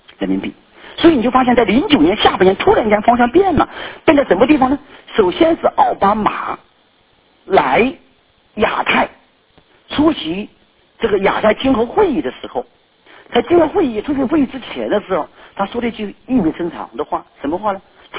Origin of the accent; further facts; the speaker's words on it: China; 这一方面说明美国好像看得起我们中国人了